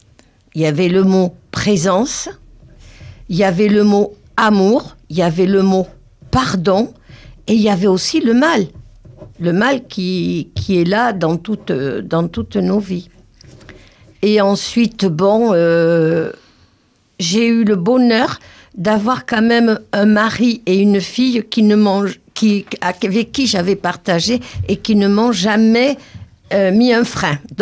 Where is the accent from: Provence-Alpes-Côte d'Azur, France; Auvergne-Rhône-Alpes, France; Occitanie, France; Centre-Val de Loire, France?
Occitanie, France; Lourdes; Alors d'abord, je suis déjà native de Lourdes. Donc, étant native de Lourdes, je suis déjà une enfant de Marie.